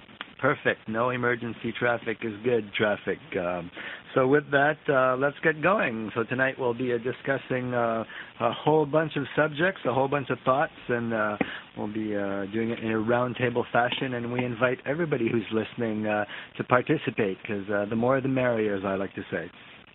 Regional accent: New Brunswick, Canada; now in Montreal, Canada; I hail from beautiful Montreal. Actually, I hail from New Brunswick, but I live in Montreal now.

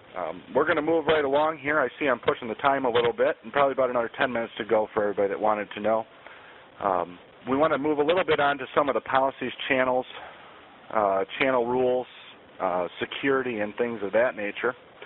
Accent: Grand Rapids, Michigan, United States; also born or lived in Byron Center; actually in my hometown, Grand Rapids, Michigan, Byron Center, Michigan, those two areas is where I grew up

